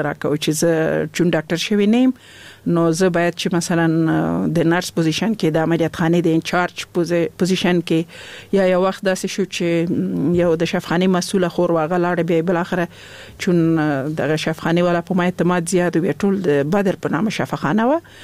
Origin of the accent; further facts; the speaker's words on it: Laghman, Afghanistan; also born or lived in Nangarhar; زه خپل د لغمان ولایت يم